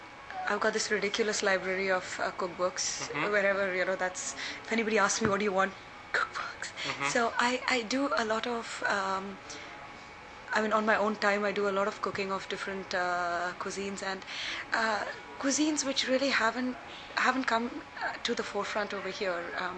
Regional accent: India; English is a second language; moved away as an adult; now in Chicago, United States; when I came from India, I landed in Chicago.

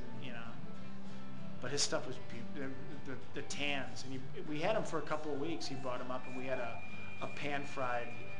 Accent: St. Louis, Missouri, United States; I'm from St. Louis.

